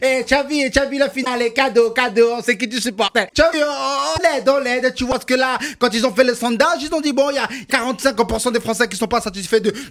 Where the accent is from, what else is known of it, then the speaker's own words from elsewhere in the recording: Lyon, Auvergne-Rhône-Alpes, France; je suis lyonnais